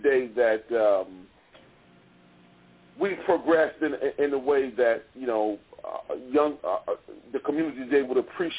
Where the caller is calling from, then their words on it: Maryland, United States; Well, I'm calling from Maryland, outside of D.C.